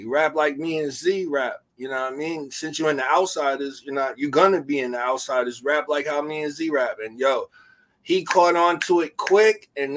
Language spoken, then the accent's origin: English; Irvington, New Jersey, United States; Okay, I'm from Irvington, New Jersey, and then our studio was in Newark, New Jersey, on Springfield Avenue and 20th Street.